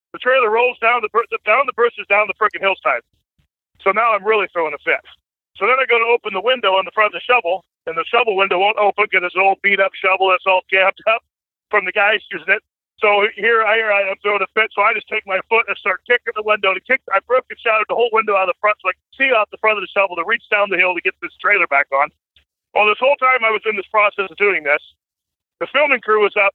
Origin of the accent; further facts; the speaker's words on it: Washington, United States; born there; So, obviously, I was born up here in Washington State, the farthest northwest corner you could get, right in the mountains.